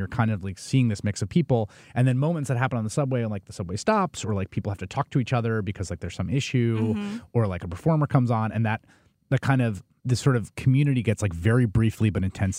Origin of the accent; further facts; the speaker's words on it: New York City, New York, United States; I grew up in the Bronx in New York City. I've lived in New York, Chicago, and Washington are the places I lived for any extended period of time.